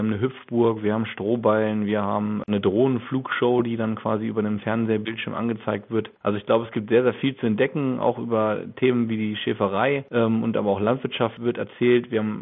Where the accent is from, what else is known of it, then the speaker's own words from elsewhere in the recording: Rhede, North Rhine-Westphalia, Germany; das ist das Wappen aus der Rhede, dem Ort, wo ich herkomme.